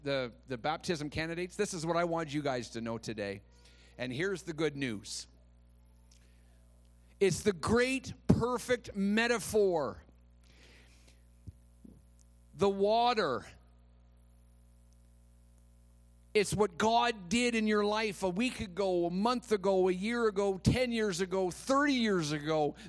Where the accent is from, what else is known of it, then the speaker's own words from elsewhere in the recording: Kemptville, Ontario, Canada; I grew up in Kempville, Ontario.